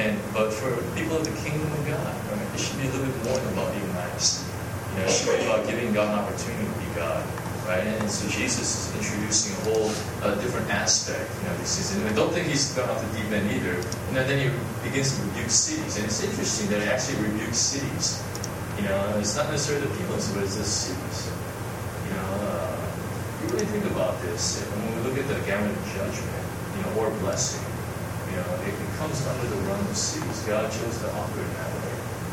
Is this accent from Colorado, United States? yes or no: no; California, United States; now in Hong Kong; I'm going to my home state. You know, going back home, which is Southern California.